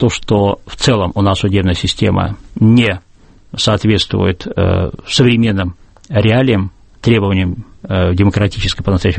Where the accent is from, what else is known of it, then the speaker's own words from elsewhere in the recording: Saint Petersburg, Russia; другой в Петербурге, моем родном городе